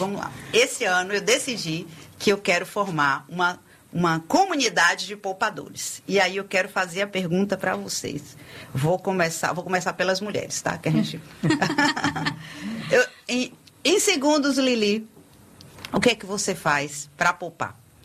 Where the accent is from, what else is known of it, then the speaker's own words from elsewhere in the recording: Brazil; A gente é brasileiro e nunca perde a esperança.